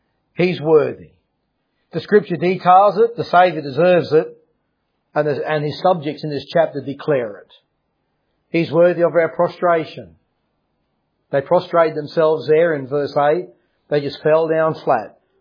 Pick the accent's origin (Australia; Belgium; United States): Australia; I'm just an Aussie.